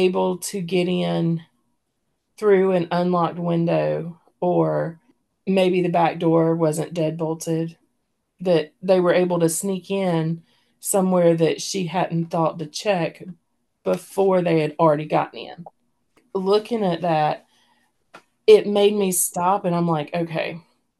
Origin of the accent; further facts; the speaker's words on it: the South, United States; And I'm from the South.